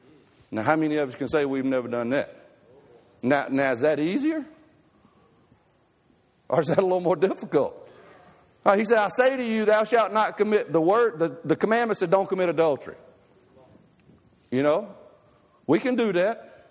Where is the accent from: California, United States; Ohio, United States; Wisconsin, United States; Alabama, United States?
Alabama, United States; but I'm from Alabama. I thought y'all would like it. Only thing we know how to do over there is play football.